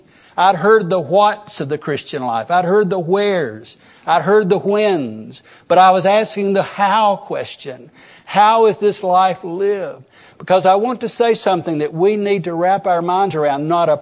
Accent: Arab, Alabama, United States; When I was 17 years old, I was introduced to a family in my hometown of Arab who were holding a Monday night, once a month Monday night meeting in their home to teach this very message.

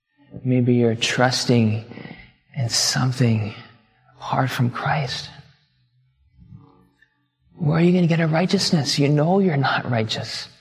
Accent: Canada; born there; I'm a Canadian by citizenship. I was born in Canada.

